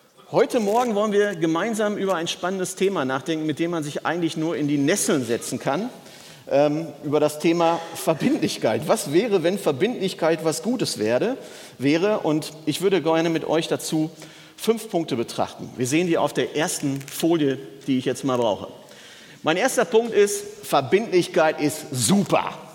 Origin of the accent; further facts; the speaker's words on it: North Rhine-Westphalia, Germany; Ich komme ja aus dem Ruhrgebiet